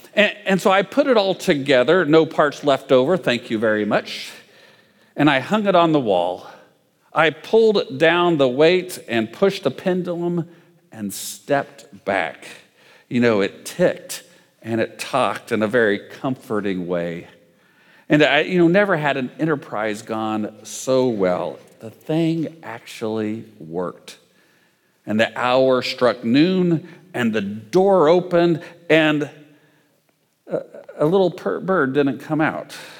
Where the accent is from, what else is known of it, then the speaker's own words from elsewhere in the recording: Hutchinson, Kansas, United States; When I was a child growing up in Hutchinson, Kansas, our pastor, the first one I remember, was the Reverend Paul Mattei.